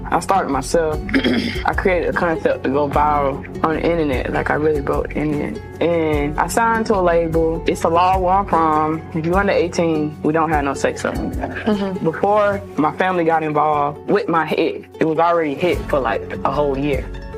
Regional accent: Atlanta, Georgia, United States; Well, I'm from Atlanta, Georgia, and for me growing up, it's just as much as you hear rappers talking about killing and shooting

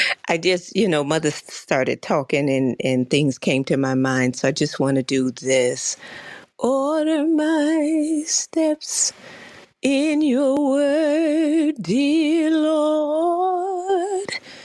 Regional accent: Dallas, Texas, United States; So I'm hailing from Dallas, Texas. I'm glad to be here.

